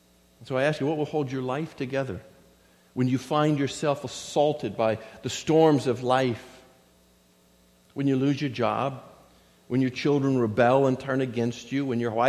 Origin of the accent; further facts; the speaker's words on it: Florida, United States; As many of you know, I grew up in Florida